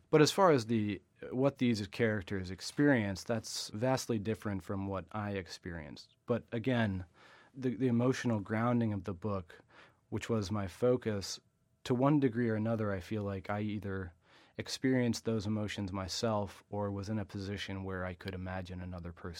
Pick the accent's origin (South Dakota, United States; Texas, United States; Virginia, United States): Virginia, United States; when I grew up in Virginia, in the South, a lot of soldiers come from sort of an area of the country similar to the one that I grew up in.